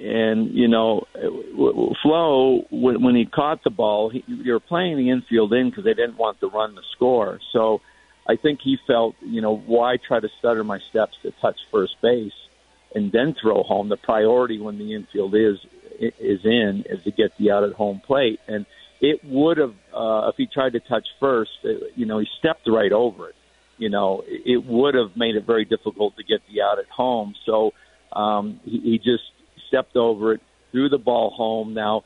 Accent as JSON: {"language": "English", "region": "Connecticut", "country": "United States", "tie": "born or raised there", "said": "it makes me think of my friend Bruce Richmond when I grew up in Connecticut."}